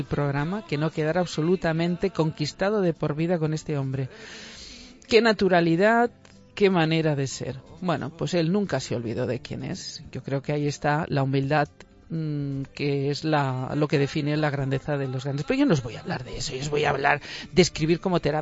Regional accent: Valencian Community, Spain; como valenciana que soy, a veces parezco gallega.

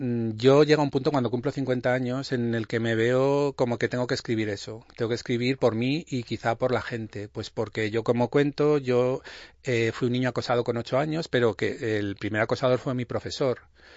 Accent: Aragon, Spain; moved away as an adult; puede ser que pueda ser aragonés, pero es verdad que me fui de Aragón con 20 y pocos

